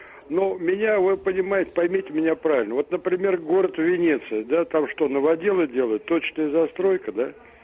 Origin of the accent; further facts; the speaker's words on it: Moscow, Russia; Значит, я москвич